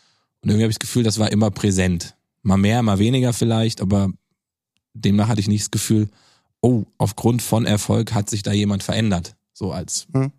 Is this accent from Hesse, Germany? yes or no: yes; Giessen, Hesse, Germany; ich komme ja aus Gießen, ist nicht weit von hier.